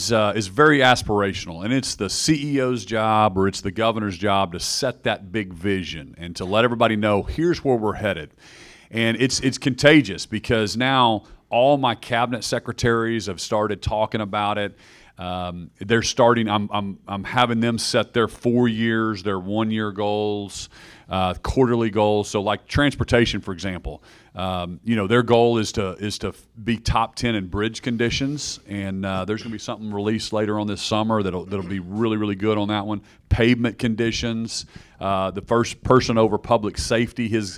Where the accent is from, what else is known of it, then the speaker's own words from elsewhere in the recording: Oklahoma, United States; because I grew up in Oklahoma. I'm a fourth generation Oklahoman